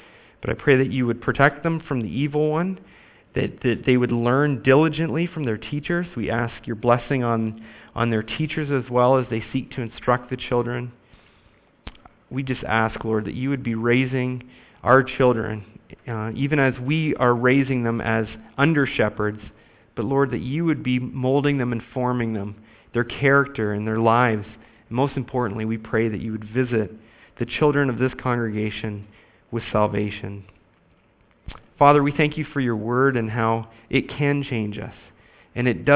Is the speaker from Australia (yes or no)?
no; Canada; maybe this is a function of where I grew up in Canada